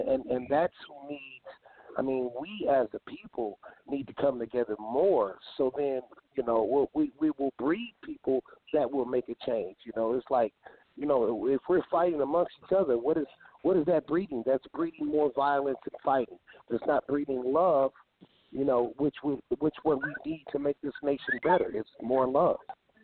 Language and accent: English; Michigan, United States; I'm from Michigan, and up here, you ride down the highway, you see divorce lawyers got billboards.